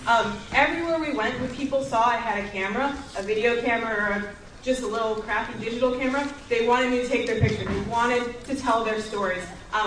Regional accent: Los Angeles, California, United States; from Los Angeles.

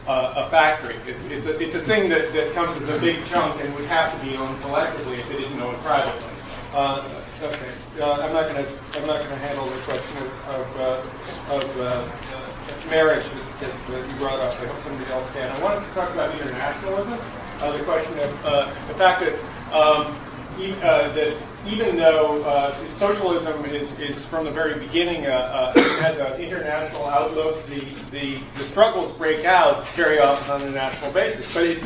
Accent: Chicago, Illinois, United States; from Chicago.

